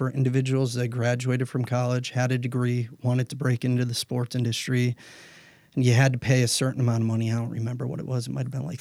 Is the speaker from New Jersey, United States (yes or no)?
no; Ohio, United States; So growing up, I grew up in Northeast Ohio.